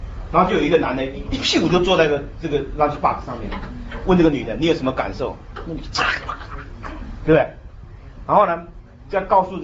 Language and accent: Chinese; China; 我们中国人很，尤其在教会里面很害怕冲突。